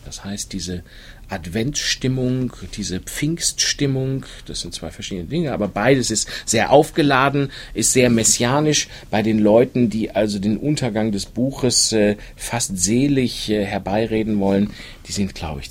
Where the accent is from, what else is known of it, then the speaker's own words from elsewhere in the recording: Dortmund, North Rhine-Westphalia, Germany; moved away; Also aus dem Ruhrgebiet bin ich natürlich sehr lange weg. Ich bin da aufgewachsen und so auf eine etwas kokettierende Weise sehe ich das auch als meine Heimat an, nach wie vor. Aber ich bin jetzt 30 Jahre da weg.